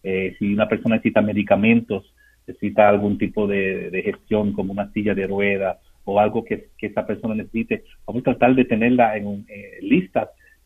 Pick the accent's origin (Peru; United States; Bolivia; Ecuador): United States; Texas; Yo soy del sur de Texas, vivo allá, y ahí los calores son bien inmensos